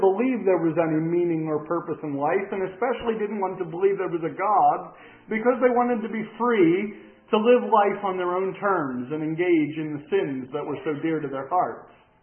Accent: Pennsylvania, United States; also born or lived in Spain; I grew up in Pennsylvania. I was educated in history. I wanted to be a college professor. The Lord had other plans. He sent me to Spain and a few other countries as well.

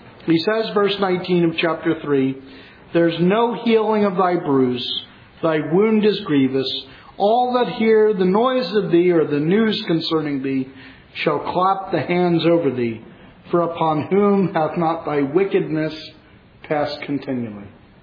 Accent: Pennsylvania, United States; Now, I don't know football terminology so well here in North Carolina, so I'm going to go to my home state on this one. But people talk about, you know, the black and gold in football in Pennsylvania.

